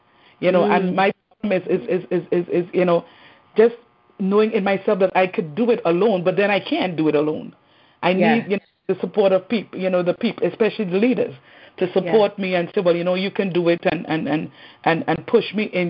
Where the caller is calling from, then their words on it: West Hempstead, New York, United States; I'm calling from Long Island.